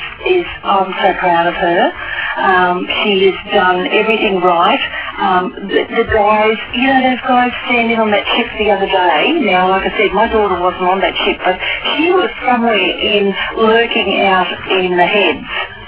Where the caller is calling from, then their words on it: Queensland, Australia; I'm ringing from Queensland.